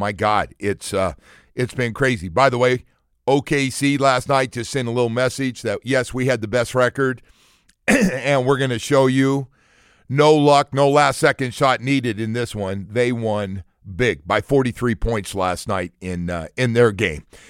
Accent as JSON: {"language": "English", "town": "Berkeley", "region": "California", "country": "United States", "said": "I came from California and from Berkeley, and they thought I was, for a while, like, especially guys from the South, thought I was, like, completely out there."}